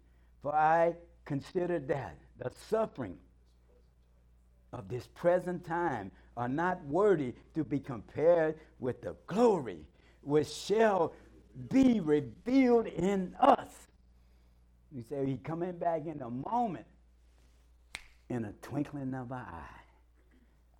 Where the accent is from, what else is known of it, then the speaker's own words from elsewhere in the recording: the South, United States; accent: southern; That's my southern accent.